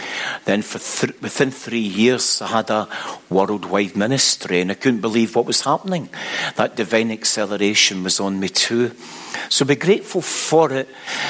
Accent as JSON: {"language": "English", "region": "Scotland", "country": "United Kingdom", "said": "I'm a Scotsman, which means I was born insecure and with low self-esteem."}